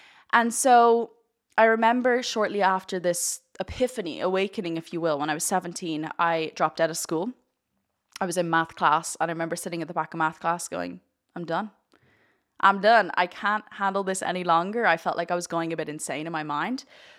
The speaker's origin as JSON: {"language": "English", "country": "Ireland", "tie": "born or raised there", "said": "And growing up in Irish culture, Ireland have this quite stigmatic approach to people."}